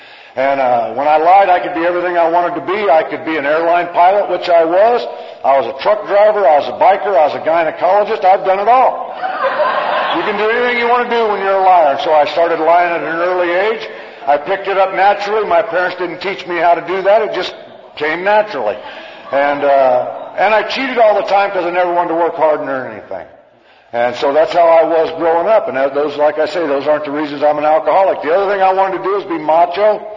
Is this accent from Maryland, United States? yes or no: no; Illinois, United States; And I grew up in Illinois into a great family.